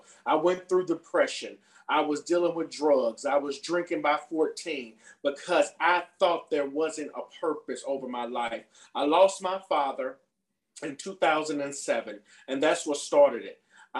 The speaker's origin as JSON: {"language": "English", "town": "Gulfport", "region": "Mississippi", "country": "United States", "said": "I forgot to say I'm from Gulfport, Mississippi"}